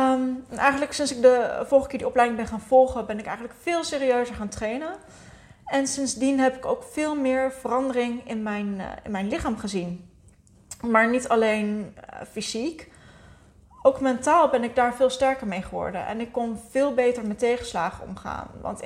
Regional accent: Zutphen, Gelderland, Netherlands; now in Nieuwegein, Netherlands; ik ben ouder dan dat ik lijk. Samen met mijn kat woon ik in Nieuwegein, een plaats onder Utrecht. Overigens niet de plek waar ik ben opgegroeid, want mijn roots die liggen in Zutphen.

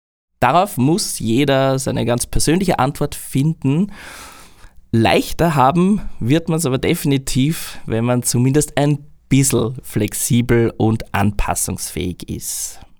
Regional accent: Austria; now in Japan; ob ich denn diesen Podcast dann in Österreich weiterführen werde, als Ösi in Österreich oder wie?

